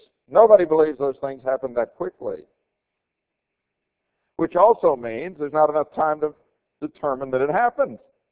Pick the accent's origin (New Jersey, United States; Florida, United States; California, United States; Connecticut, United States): Florida, United States; The recent controversy over the adoption of new standards for science in the state of Florida, my home state, brought about some pretty interesting conversations in the newspapers.